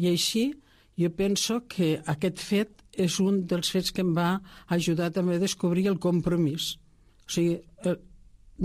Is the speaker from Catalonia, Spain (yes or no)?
yes; Tàrrega, Catalonia, Spain; born there; jo vaig néixer a Tàrrega, però per una casualitat la meva mare passava per allí i doncs vaig venir jo al món. Vaig néixer en el si d'una família senzilla i treballadora.